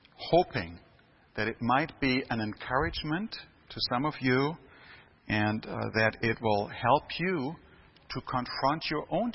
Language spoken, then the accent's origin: English; Germany; English is a second language; I've been born and raised in Germany, I told you, and I've been blessed by a very, very happy childhood.